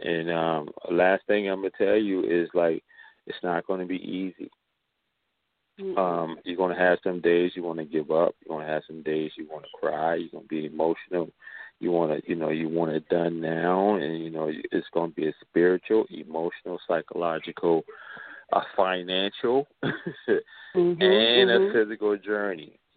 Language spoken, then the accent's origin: English; New York, United States; I'm from New York, so as long as it ain't snowing, I'm good.